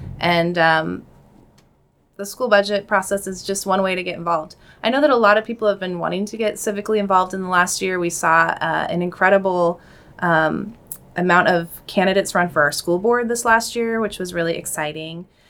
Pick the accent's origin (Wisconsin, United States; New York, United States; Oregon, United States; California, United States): Oregon, United States; Corvallis; firefighting teams from municipalities all across Oregon, including my hometown, Corvallis, you know, and the Portland area and all across the state